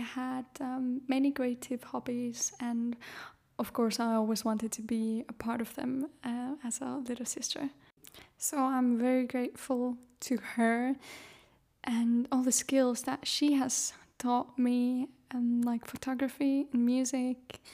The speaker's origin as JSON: {"language": "English", "country": "Estonia", "tie": "born or raised there", "lives_now": "Finland", "said": "I am 23 years old. I'm based in Finland, but born and raised in Estonia."}